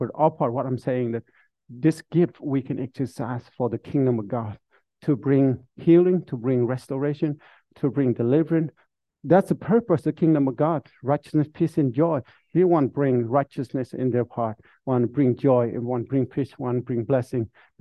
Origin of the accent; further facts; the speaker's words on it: Vietnam; English is a second language; now in United States; A lot of people say do that from when we come from Vietnam.